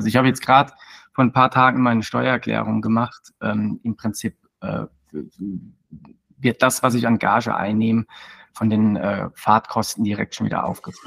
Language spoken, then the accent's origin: German; Rhineland-Palatinate, Germany; accent: Palatinate; Und ich komme aus der schönen Pfalz in Südwestdeutschland, wie man wahrscheinlich unschwer an meinem Akzent erkennen wird.